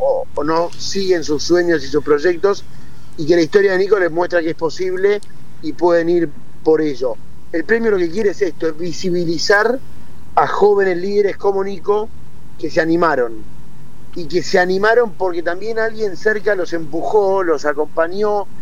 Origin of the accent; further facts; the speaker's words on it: Argentina; esta noticia que nos enorgullece mucho como argentinos